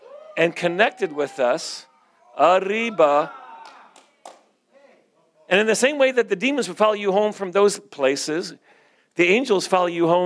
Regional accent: Canada; I never had a gun. I'm Canadian, you know.

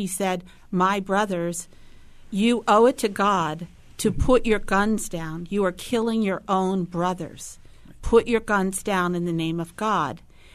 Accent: United States; And as an American in 1980, I fell to my knees that this would happen so abruptly and so boldly, you know.

